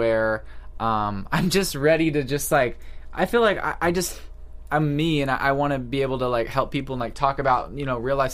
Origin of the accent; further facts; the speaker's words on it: Missouri, United States; I'm from I'm from Missouri, so, like, the majority out there, like, are very pro-gun.